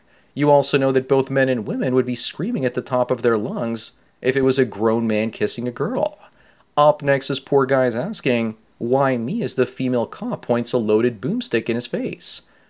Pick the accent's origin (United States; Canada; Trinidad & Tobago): Canada; As a Canadian, please don't come here.